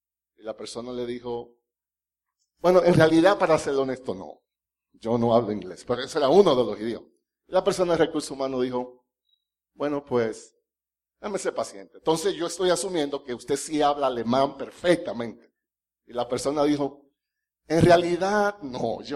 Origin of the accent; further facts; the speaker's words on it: Dominican Republic; now in Mexico; yo soy dominicano y hablo español, pero créanme que no es el mismo español de los mexicanos.